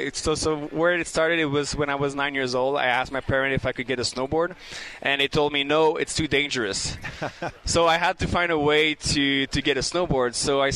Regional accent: Montreal, Quebec, Canada; English is a second language; I'm from Montreal, Quebec, and we don't have snow all year over there. We have snow only like 3 months a year.

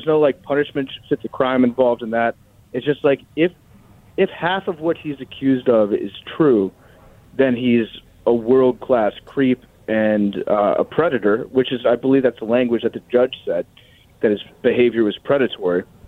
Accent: Herndon, Virginia, United States; But, I mean, like, listen, I grew up in Herndon, okay?

